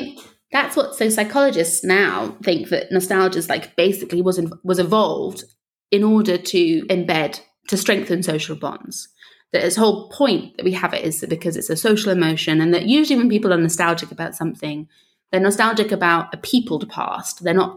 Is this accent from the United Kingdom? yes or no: yes; London, United Kingdom; I've done a very poor job of leaving my hometown of London